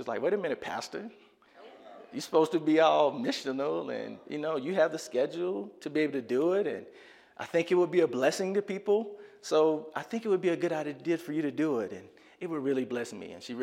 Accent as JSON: {"language": "English", "town": "Birmingham", "region": "Alabama", "country": "United States", "tie": "born or raised there", "lives_now": "Colorado, United States", "said": "growing up in Birmingham, Alabama, you know, we like to compete against somebody."}